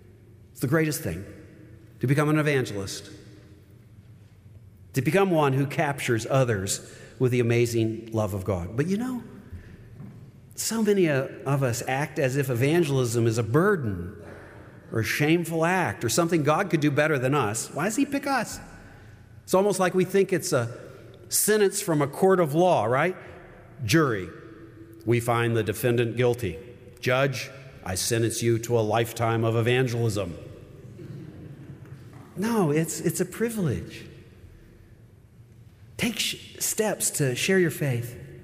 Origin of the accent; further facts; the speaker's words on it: Owensboro, Kentucky, United States; You know, when I told you about growing up in Owensboro, Kentucky, small western town, I heard that following Jesus meant stopping a bad habit